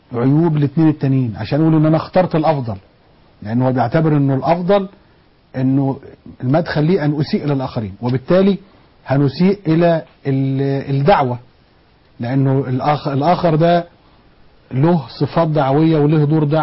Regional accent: Egypt

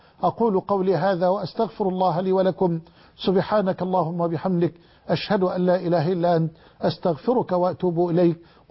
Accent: Egypt; وأن يحفظ بلدنا مصر من كل مكروه وفتنة وسوء

